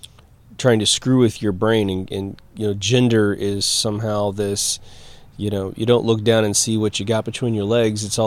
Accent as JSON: {"language": "English", "region": "Midwest", "country": "United States", "tie": "born or raised there", "said": "Now, I can say from growing up in the Midwest in the 70s and 80s that men"}